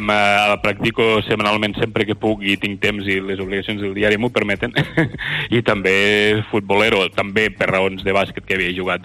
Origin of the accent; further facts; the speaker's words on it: Balaguer, Catalonia, Spain; podria citar gent del meu poble, que soc de Balagueu